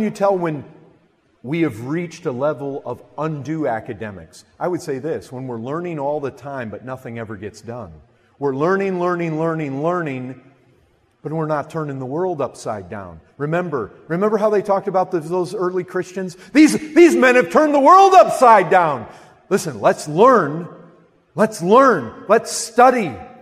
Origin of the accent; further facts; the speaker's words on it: Michigan, United States; now in Texas, United States; You know, since I've lived in Texas, I haven't fished once. But when I grew up in Michigan, I fished a lot of lakes.